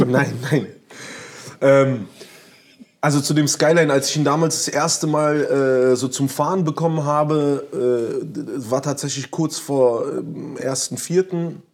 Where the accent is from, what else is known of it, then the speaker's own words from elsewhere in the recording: Berlin, Germany; weil ich ja so groß geworden bin im Wedding.